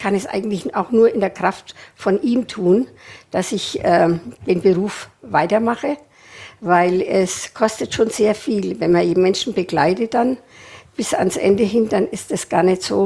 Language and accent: German; Bavaria, Germany; Ich bin zu Hause in Franken aufgewachsen. Wir waren 7 Kinder und wir sind Zwillinge.